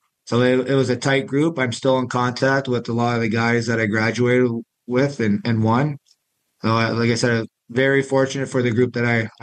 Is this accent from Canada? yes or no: yes; Canada; growing up in Canada